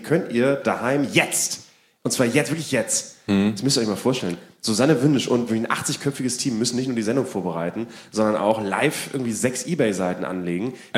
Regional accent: Vegesack, Bremen, Germany; Wir sind heute live im Gustav Heinemann Bürgerhaus in Fegesack, in meiner Heimat.

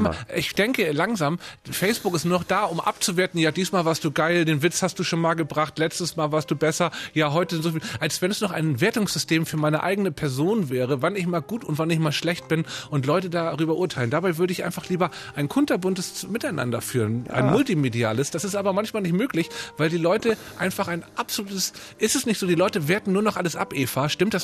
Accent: Northern Germany, Germany; ich bin aus Norddeutschland

